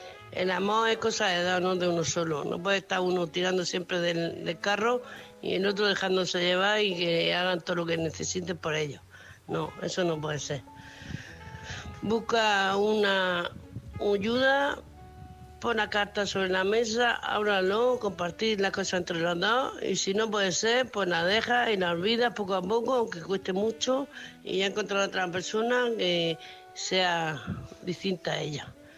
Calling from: Murcia, Region of Murcia, Spain; de Murcia.

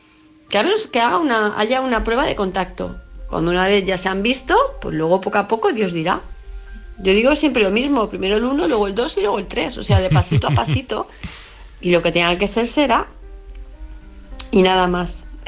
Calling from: Palma de Mallorca, Balearic Islands, Spain; de Palma de Mallorca.

